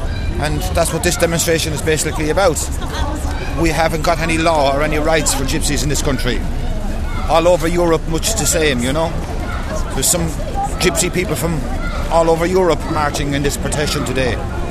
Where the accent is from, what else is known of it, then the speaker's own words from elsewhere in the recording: Basildon, East of England, United Kingdom; We're from the Basildon, Oak Lane community.